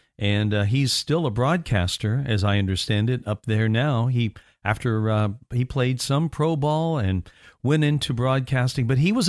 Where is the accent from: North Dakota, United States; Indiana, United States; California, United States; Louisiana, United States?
Indiana, United States; You know, I grew up in Evansville. I grew up south of there.